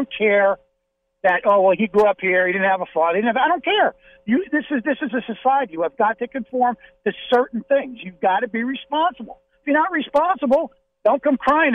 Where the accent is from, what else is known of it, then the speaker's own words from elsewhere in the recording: New York, United States; I come from New York, where we all cared about each other up there